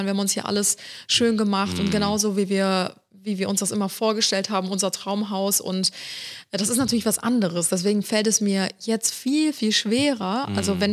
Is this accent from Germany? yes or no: yes; Cologne, North Rhine-Westphalia, Germany; also born or lived in Ulm; wir sind beide in Köln aufgewachsen. Unsere Familien sind auch nie ausgewandert oder weggezogen oder sonstiges.